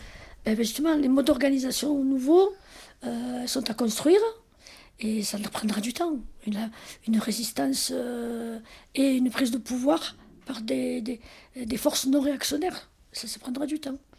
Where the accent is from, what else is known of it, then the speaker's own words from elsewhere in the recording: Marseille, Provence-Alpes-Côte d'Azur, France; born there; c'est une banlieue rouge, l'Estaque. Je suis née à l'Estaque.